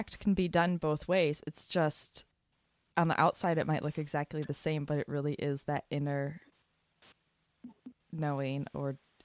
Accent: United States; And it's so tricky as a Westerner, as an American who's been raised in a consumerist culture, to understand what that means

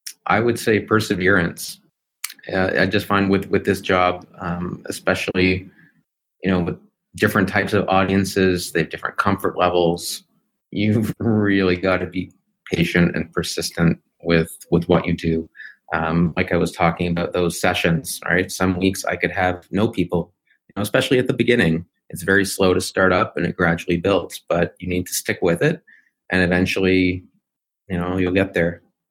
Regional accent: Toronto, Ontario, Canada; I mean, I'm from Toronto, so it was pretty comfortable.

